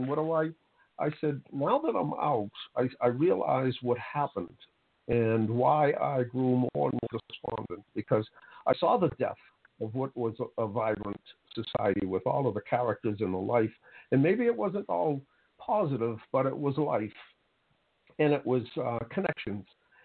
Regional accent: Boston, Massachusetts, United States; And, you know, I grew up in Roxbury. I lived and during my teenage years, all of my life was in South Boston.

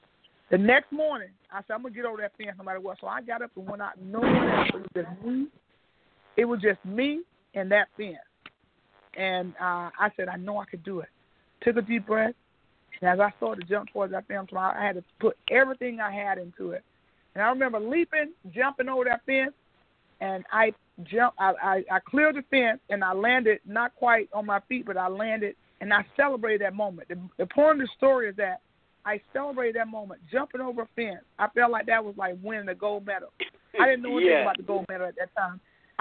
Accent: the South, United States; growing up in the South, I didn't know anything really about, you know, the world was just like my backyard in church.

